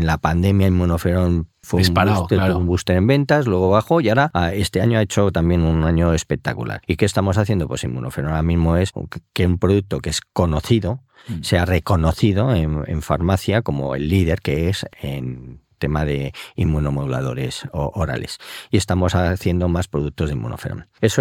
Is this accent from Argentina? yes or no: no; Felanitx, Balearic Islands, Spain; mallorquines y eso quieras o no también algo une, aunque yo soy del pueblo, que es rival del de Rafa de Manacor, yo soy de Felanitx y los dos pueblos pues tienen su rivalidad.